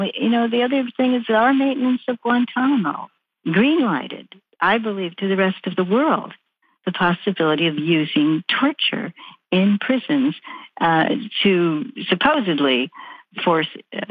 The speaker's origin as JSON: {"language": "English", "town": "Chicago", "region": "Illinois", "country": "United States", "said": "Well, and then I'm from Chicago"}